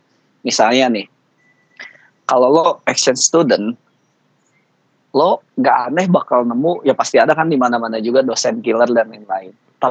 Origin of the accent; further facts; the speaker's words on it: Indonesia; gue sebagai orang Southeast, orang Indonesia